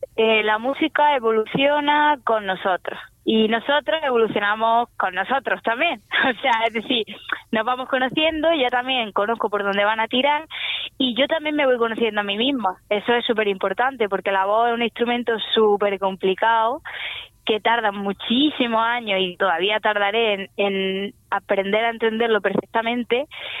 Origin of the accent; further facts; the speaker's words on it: Andalusia, Spain; porque al final soy de Andalucía y eso se me nota.